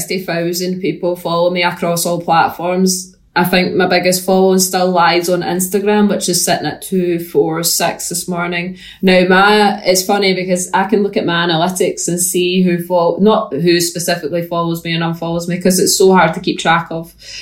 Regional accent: Scotland, United Kingdom; accent: Scottish; so that people can understand my Scottish accent

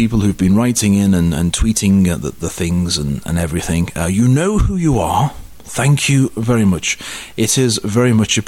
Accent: Liverpool, North West England, United Kingdom; I'm from Liverpool, so I'm no stranger to the place at all.

